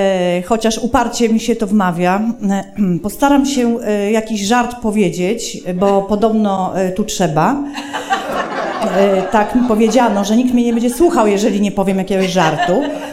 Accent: Elbląg, Warmian-Masurian Voivodeship, Poland; born there; Tak, urodziłam się w Elblągu.

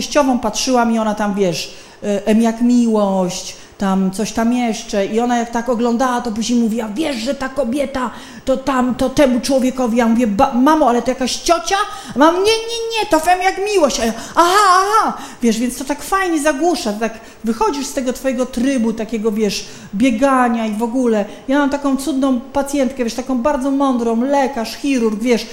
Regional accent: Silesian Voivodeship, Poland; Przyjechałam z Izraela, ja jestem ze Śląska

